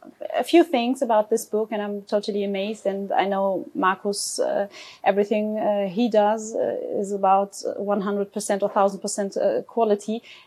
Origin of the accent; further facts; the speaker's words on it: Germany; Also wie man unschwer erkennen kann an der Aussprache, komme ich ja aus Deutschland